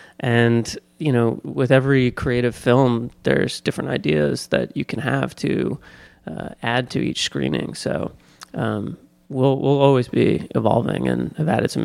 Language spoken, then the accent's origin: English; New York, United States; I lived on the sixth story of this 6-floor walk up, and growing up in New York, you know, as Dan did as well, I think we all hung out on rooftops, because in New York you're always looking for funky spaces.